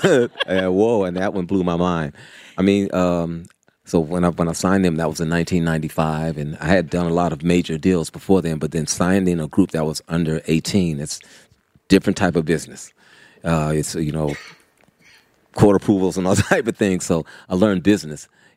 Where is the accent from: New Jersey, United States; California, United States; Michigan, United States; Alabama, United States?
California, United States; Oakland; I grew up in West Oakland, Lower Bottoms, right across the street from Defermery Park.